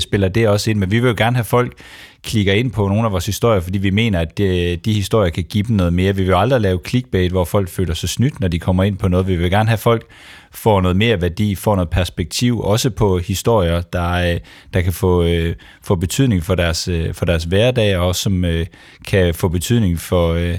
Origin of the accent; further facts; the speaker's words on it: Randers, Central Denmark Region, Denmark; Jeg er født og opvokset i Randers og har et kæmpe netværk i Randers og hele min omgangskreds i Randers Kommune